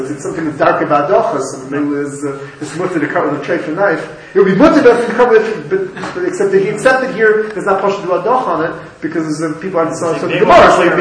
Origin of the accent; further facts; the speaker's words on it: Minneapolis, Minnesota, United States; But where I grew up in Minneapolis, you go to a local supermarket.